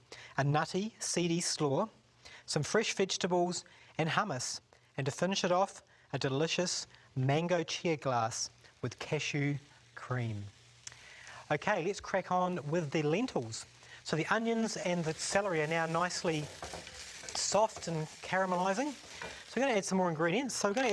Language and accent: English; New Zealand; now in United States; Now I come from New Zealand where the carrots are massive.